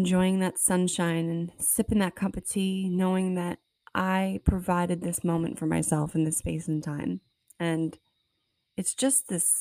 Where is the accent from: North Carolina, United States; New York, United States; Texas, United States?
New York, United States; Queens; You know, for me, I grew up in Queens. I didn't grow up on a farm.